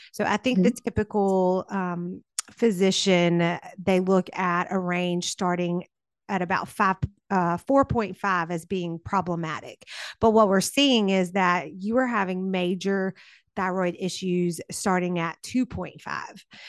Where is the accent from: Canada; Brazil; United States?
United States; the South; accent: southern; Take my southern accent out of that.